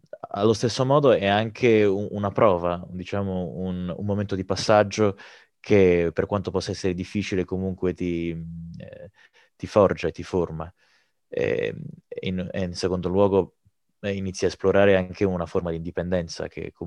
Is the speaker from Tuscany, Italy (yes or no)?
no; Cagliari, Sardinia, Italy; now in Venice, Italy; Io sono partito da Cagliari, quindi dall'isola della Sardegna, per arrivare sino a Venezia per inseguire il mio sogno e studiare recitazione.